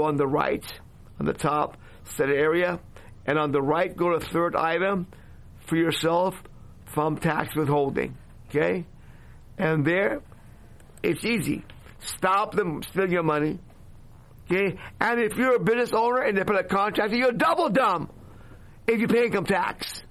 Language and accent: English; Iran; now in United States; I came from Iran, where we had no freedoms there, to land of the free, home of the brave.